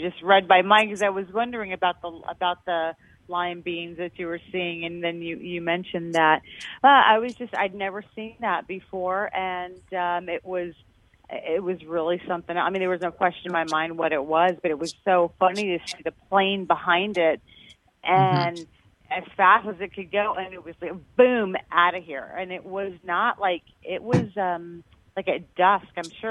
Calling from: Florida, United States; Where I am, I'm in Palm Beach County, so I'm not far from Fort Lauderdale and West Palm Beach.

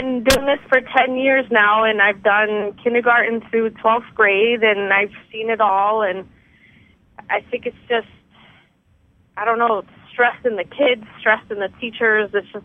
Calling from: Connecticut, United States; Connecticut.

